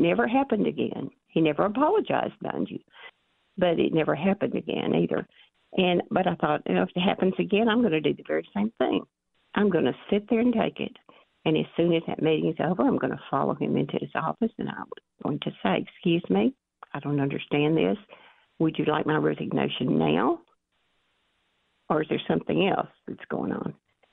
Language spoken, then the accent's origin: English; Arkansas, United States; We say sometimes in this little backwoods Southern people like I am from Arkansas